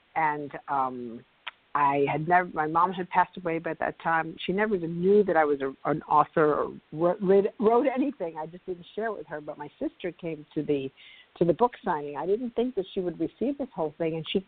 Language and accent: English; New York City, New York, United States; You know, I grew up in New York City, a very loud, busy, noisy city, which I still love New York City.